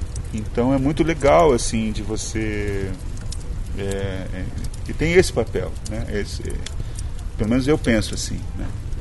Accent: Paraná, Brazil; Olha só, eu sou Bicho do Paraná, eu venci, né? Eu estou aqui agora, mas eu sou lá do interior do Paraná.

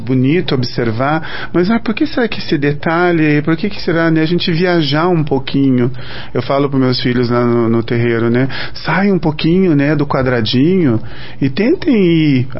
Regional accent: Brazil; Porque nós somos brasileiros, a gente sabe disso.

